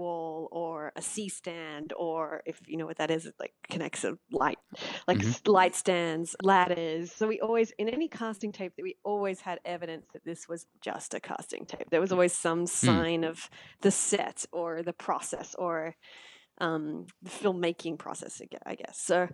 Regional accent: Australia; And I think that was my fascination with it as an Australian.

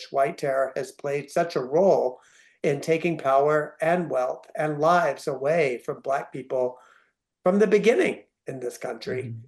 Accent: the South, United States; I grew up in the South. I grew up in a family that very often denied these kinds of events happened

